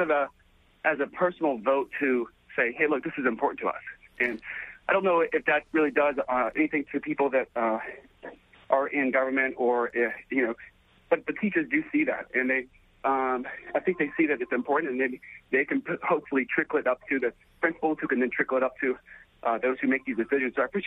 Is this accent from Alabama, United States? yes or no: no; West Virginia, United States; now in Bayside, United States; I just want to say that I grew up in West Virginia.